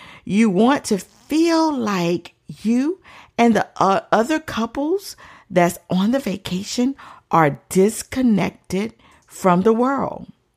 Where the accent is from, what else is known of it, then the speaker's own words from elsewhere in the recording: Orlando, Florida, United States; I grew up in Orlando, Florida, so I might be a little biased